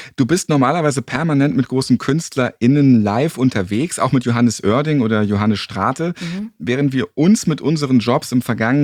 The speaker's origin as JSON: {"language": "German", "region": "Hamburg", "country": "Germany", "said": "ich bin Hamburger"}